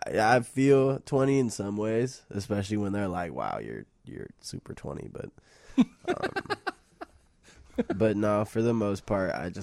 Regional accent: Evanston, Illinois, United States; And when I'm given the mic, I'm going to say I'm from Evanston.

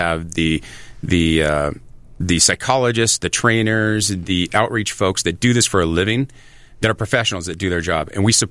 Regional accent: Seattle, Washington, United States; So I joined the Marine Corps right out of high school. I grew up in Seattle and have never looked back since. The Marine Corps has taken me all over.

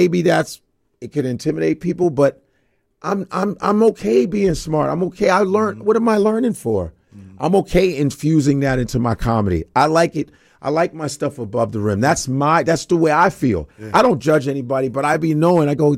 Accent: Chicago, Illinois, United States; But I'm from Chicago. That's where a lot of punk started in Chicago.

